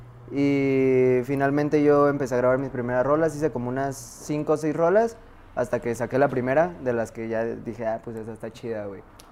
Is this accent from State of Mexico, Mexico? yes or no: yes; Nezahualcóyotl, State of Mexico, Mexico; Soy de Ciudad Neza, del Estado de México.